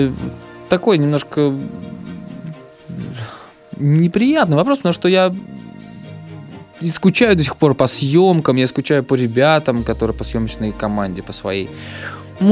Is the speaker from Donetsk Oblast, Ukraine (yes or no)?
yes; Mariupol, Donetsk Oblast, Ukraine; А там очень много, в Мариуполе даже, в моем родном городе, очень много талантливых ребят